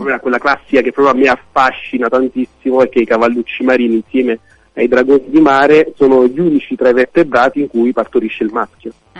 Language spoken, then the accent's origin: Italian; Campania, Italy; io da campano sono molto contento